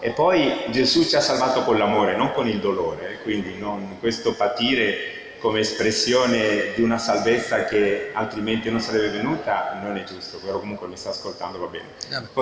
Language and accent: Italian; Granada, Andalusia, Spain; Italian is a second language; A volte mi faccio prendere la mia passione da granadino, da spagnolo, però ci credo veramente.